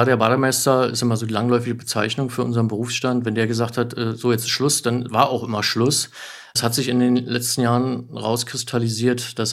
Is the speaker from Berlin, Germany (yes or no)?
yes; Berlin, Germany; Ich komme aus Berlin, bin von Beruf Schwimmmeistergehilfe, mache das jetzt mittlerweile seit 29 Jahren